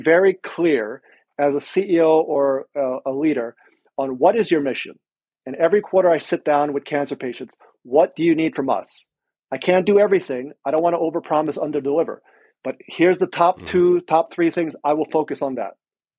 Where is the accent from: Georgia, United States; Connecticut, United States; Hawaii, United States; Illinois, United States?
Hawaii, United States; Mililani; I'm originally from Oahu.